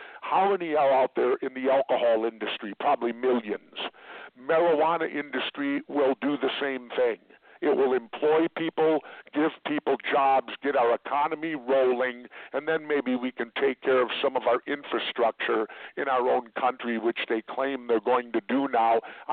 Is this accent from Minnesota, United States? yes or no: yes; Minneapolis, Minnesota, United States; And much the same as when I grew up in South Minneapolis, we had a small backyard, and my mom grew rhubarb and tomatoes every summer